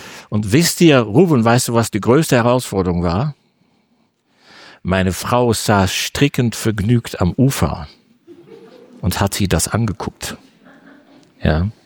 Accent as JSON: {"language": "German", "town": "Amsterdam", "region": "North Holland", "country": "Netherlands", "tie": "born there", "second_language": "German", "moved": "yes", "said": "ihr merkt sicher an der Aussprache, ich bin nicht von hier. Ich bin Import. Ich bin ein Holländer. Bin geboren in Amsterdam."}